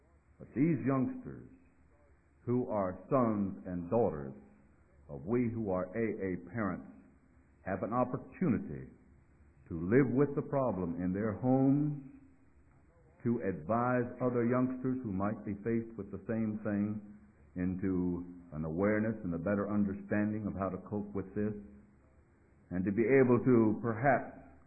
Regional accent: Statesboro, Georgia, United States; He happens to come from my hometown of Statesboro.

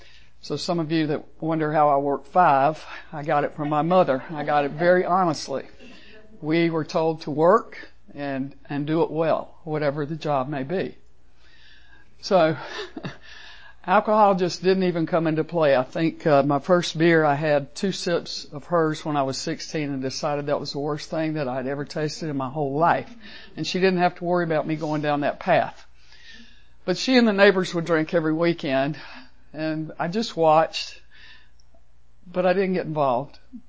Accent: South Carolina, United States; also born or lived in California, United States; I was born in California, even though I was raised in South Carolina.

